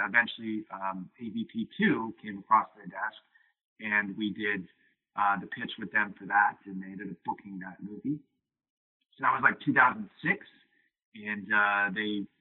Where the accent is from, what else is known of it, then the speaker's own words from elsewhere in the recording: Cohasset, Massachusetts, United States; I grew up in Cohasset, Massachusetts. It's a picturesque little beach town about 40 minutes south of Boston.